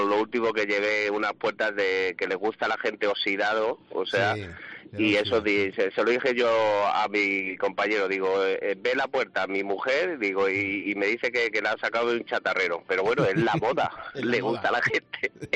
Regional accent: Madrid, Community of Madrid, Spain; moved away; Yo soy un antiguo madrileño que me vine aquí a la Comunidad Valenciana y no hemos vuelto a ir.

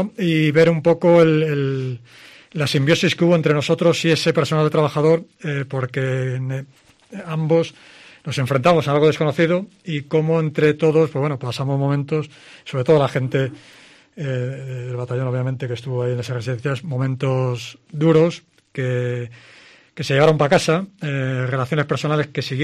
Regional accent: Ourense, Galicia, Spain; now in León, Spain; Yo soy gallego, soy de Orense. Gallego. Soy de Orense, lo que pasa que, bueno, hace muchos años que no veo, que no vivo allí.

